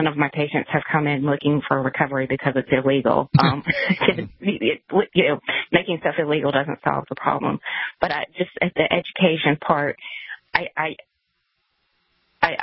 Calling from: South Carolina, United States; South Carolina.

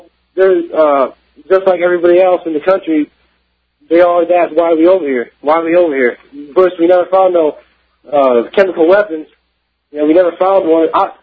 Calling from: Fort Hood, Texas, United States; I'm calling from Fort Hood right now, and I'm right now in the United States Army.

